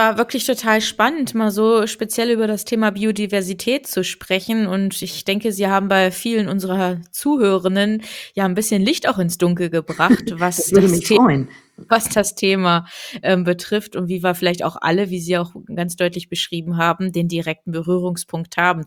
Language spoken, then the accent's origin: German; Harz, Germany; Ich komme aus dem Harz